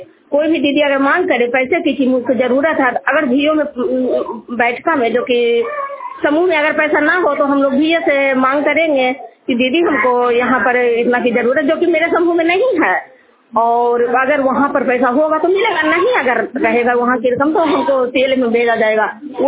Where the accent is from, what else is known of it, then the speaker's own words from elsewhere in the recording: Bihar, India; मैं नालंदा जिला की रहने वाली हूँ। मैं चंडी प्रखंड से बोल रही हूँ।